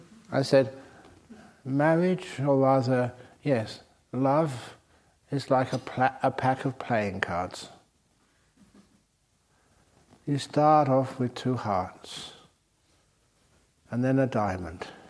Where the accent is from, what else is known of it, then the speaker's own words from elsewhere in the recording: England, United Kingdom; I'm an English monk.